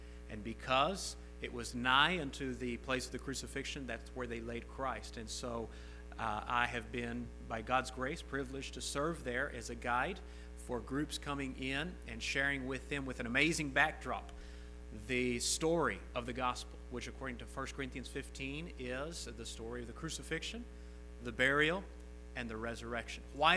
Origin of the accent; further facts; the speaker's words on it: Mexico; I was born in Mexico and grew up in Mexico, so I have dual citizenship.